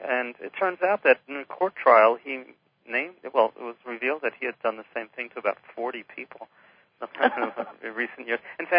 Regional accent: Brooklyn, New York, United States; Oh, yes. Yeah, I'm from Brooklyn originally.

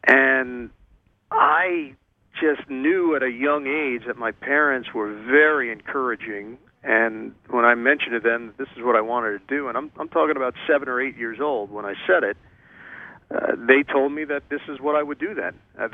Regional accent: New York, United States; Marv Albert growing up in the New York area, was a huge influence.

